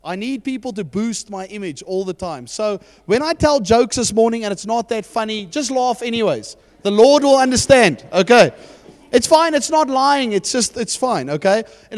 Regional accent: Johannesburg, Gauteng, South Africa; now in Stellenbosch, South Africa; I'm from Stellenbosch. I'm originally from Johannesburg.

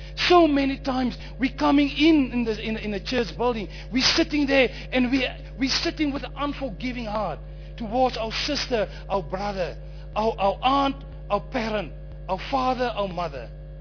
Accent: Rehoboth, Hardap, Namibia; I'm coming from Rehoboth, a little town south from here.

